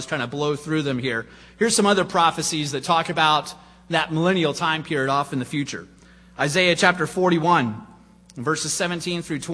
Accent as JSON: {"language": "English", "town": "Cincinnati", "region": "Ohio", "country": "United States", "tie": "born or raised there", "said": "I grew up in Cincinnati. The football team there was the Cincinnati Bengals, and they had a Bengal tiger as their mascot."}